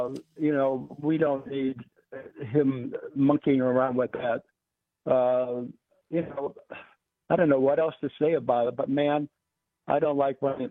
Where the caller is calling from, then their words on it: Oshkosh, Wisconsin, United States; I'm from Osh to Osh.